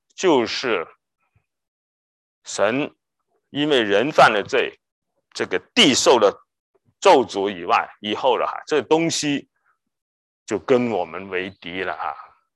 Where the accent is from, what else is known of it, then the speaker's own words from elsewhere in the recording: China; 所以我们中国人有句话叫做利不到不为财啊